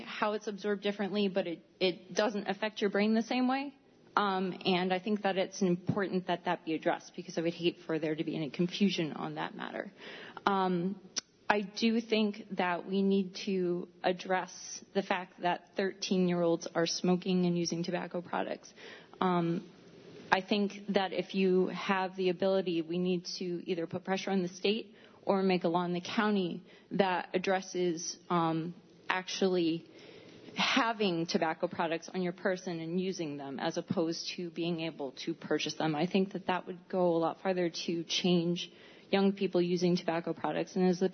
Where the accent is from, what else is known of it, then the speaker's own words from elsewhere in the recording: Danby, United States; I'm from Danby.